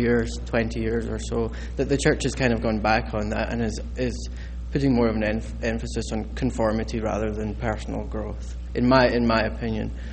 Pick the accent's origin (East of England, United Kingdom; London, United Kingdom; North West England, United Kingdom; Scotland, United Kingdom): Scotland, United Kingdom; Glasgow; So, just in response to this gentleman quickly, I'm from Glasgow